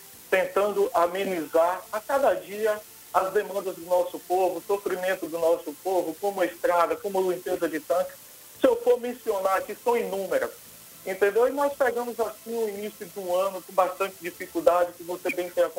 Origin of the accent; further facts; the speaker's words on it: Nova Cruz, Brazil; born there; Essa obra é um anseio da comunidade do distrito de Nova Cruz, da onde eu nasci, entendeu?